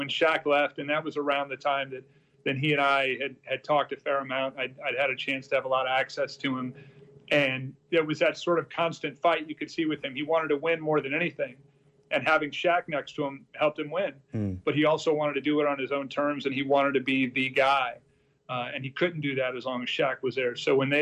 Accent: California, United States; I'm from Southern California. I haven't lived there in many years, but I'm from out there.

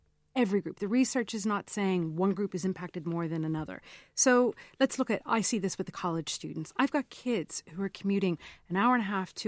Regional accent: United States; Absolutely. I, you know, growing up in America, we had school buses, and that took a huge amount of pressure off of the roads.

